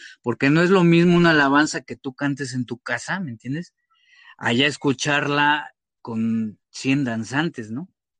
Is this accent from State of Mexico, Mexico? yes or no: yes; Toluca, State of Mexico, Mexico; ahí de donde yo soy, ¿no? En Toluca, todavía eran de la vieja escuela